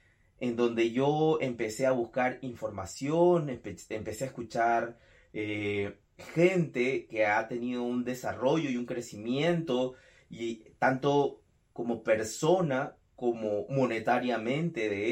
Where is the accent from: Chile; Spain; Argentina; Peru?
Peru; now in United States; soy de Perú, actualmente vivo en Estados Unidos